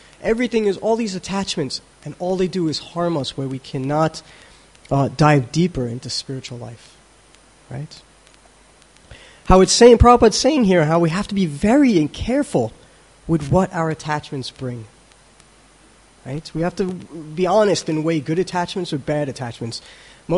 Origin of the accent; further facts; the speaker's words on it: United States; see, I'm an American, and so Americans, we do, I don't know if they do it in Europe, they call a New Year's resolution.